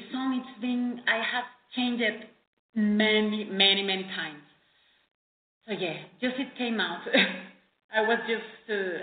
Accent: Mexico; I think it was in the 2011 when I came back from Granada. I stayed there for years and a half. And I came back to Mexico and I went with my family to Mazamitla, to the mountains here.

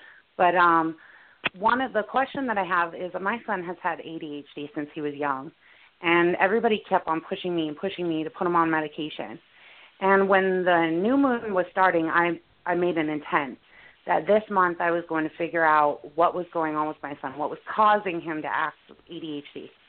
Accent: Dallas, Texas, United States; born there; moved away; Afternoon, p.m. And I was born in Dallas

